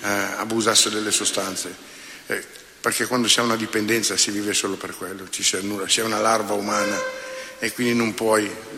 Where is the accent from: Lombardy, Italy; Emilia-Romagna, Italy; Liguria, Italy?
Lombardy, Italy; Pavia; perché io sono di Pavia